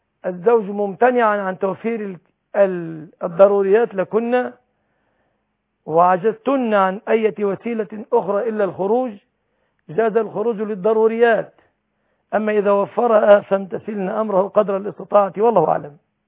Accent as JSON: {"language": "Arabic", "country": "Egypt"}